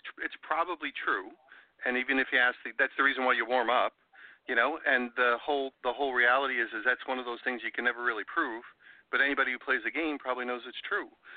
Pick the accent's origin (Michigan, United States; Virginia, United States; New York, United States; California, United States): New York, United States; I grew up in New York. We had a couple of different sports teams there.